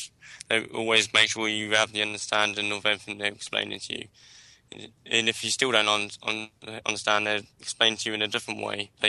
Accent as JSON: {"language": "English", "town": "Farnborough", "region": "South East England", "country": "United Kingdom", "said": "I'm from Farnborough, doing an electrical course."}